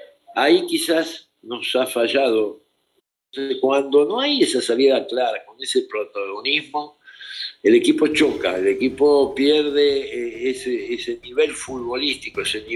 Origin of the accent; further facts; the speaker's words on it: Argentina; now in Mexico; yo que soy de Argentina